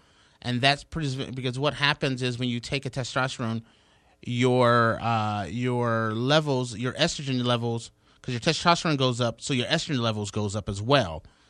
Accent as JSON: {"language": "English", "town": "Cleveland", "region": "Ohio", "country": "United States", "said": "Stipe, he's going back to Cleveland. I'm from Cleveland. I support Stipe."}